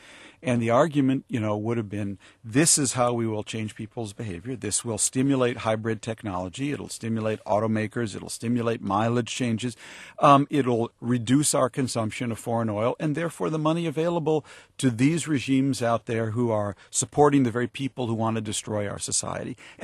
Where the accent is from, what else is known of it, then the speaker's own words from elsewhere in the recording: Minnesota, United States; I was raised in the United States. You know, I come from Minnesota.